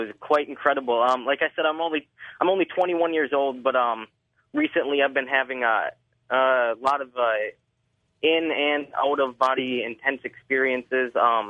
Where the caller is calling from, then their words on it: Superior, Wisconsin, United States; Yes, I am from Superior, Wisconsin.